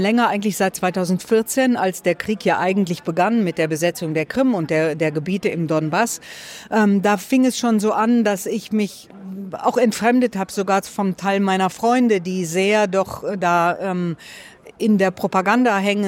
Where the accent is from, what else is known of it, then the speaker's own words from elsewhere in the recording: Unna, North Rhine-Westphalia, Germany; ich komme aus Unna in Westfalen